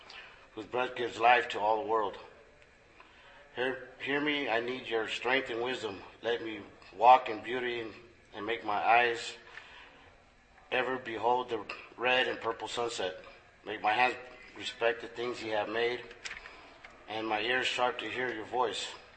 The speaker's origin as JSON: {"language": "English", "region": "Arizona", "country": "United States", "said": "I'm an alcoholic. And I'm from the Paspe Yaqui Reservation."}